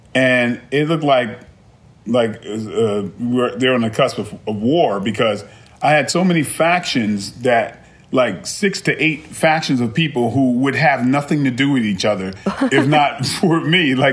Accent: Brooklyn, New York, United States; I mean, I grew up in a tough environment. I was originally from Brooklyn.

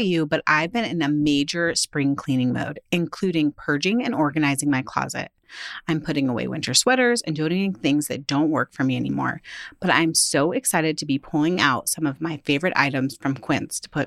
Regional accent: Southern United States, United States; I would not be a good Southerner? Did I even count as a Southerner? If I didn't say also pickled okra.

